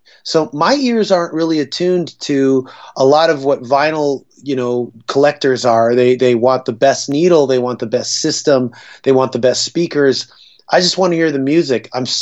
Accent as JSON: {"language": "English", "town": "Toronto", "region": "Ontario", "country": "Canada", "tie": "born or raised there", "said": "Yeah, I'm born and raised in Toronto, yes."}